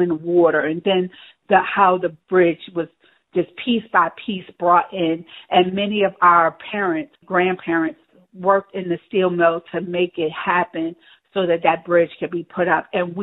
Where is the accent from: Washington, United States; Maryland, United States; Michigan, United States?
Maryland, United States; Turner Station; I grew up in the Turner Station community. We watched that bridge be built.